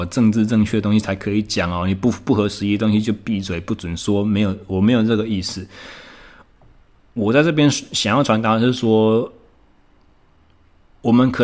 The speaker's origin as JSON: {"language": "Chinese", "region": "Taichung", "country": "Taiwan", "tie": "born or raised there", "said": "从1月1号开始，我回到我的故乡台中，"}